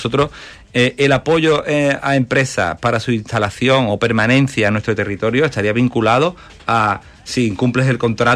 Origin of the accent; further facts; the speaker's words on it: Málaga, Andalusia, Spain; yo soy malagueño, en Málaga se ha multiplicado por dos